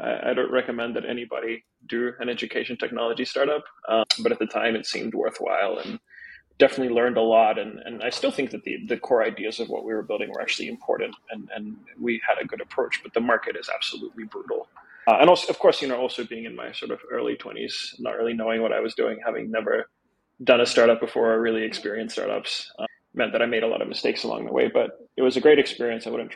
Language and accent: English; Melbourne, Victoria, Australia; moved away as an adult; also born or lived in Ukraine; I was born in the Soviet Ukraine. My family emigrated to Australia. I grew up there in Melbourne. Time in 2018, I left Australia more or less permanently